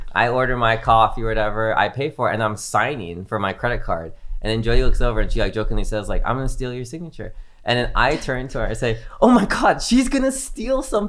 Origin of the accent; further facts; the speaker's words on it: California, United States; I grew up in Silicon Valley. It was like super techie.